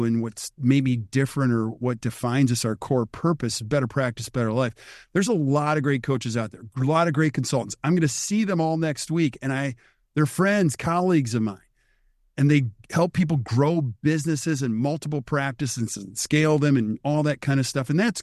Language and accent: English; Stevens Point, Wisconsin, United States; Yeah, so I grew up in Stevens Point, Wisconsin. Graduated from high school in 1988 from Stevens Point Area Senior High School.